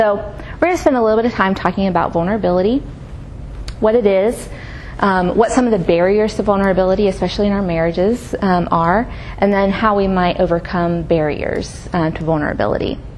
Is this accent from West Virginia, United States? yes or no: yes; West Virginia, United States; So, I'm from West Virginia originally, so a little bit closer to Atlanta than Abilene. But I'm from West Virginia originally.